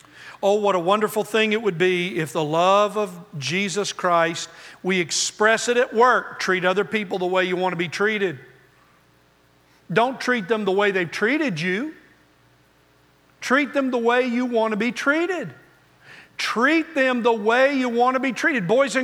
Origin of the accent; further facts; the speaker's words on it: Oklahoma, United States; I grew up in Oklahoma, around a lot over there, lots of cattle people.